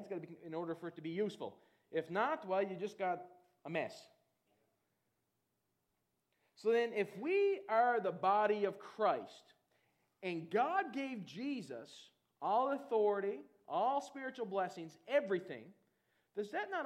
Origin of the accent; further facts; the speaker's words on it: Canada; I'm glad we live in Canada. I'm a proud Canadian.